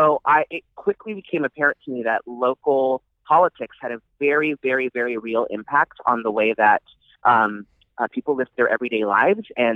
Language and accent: English; San Francisco, California, United States; I mean, I grew up in San Francisco. I've seen it change over the last, you know, 30 some odd years.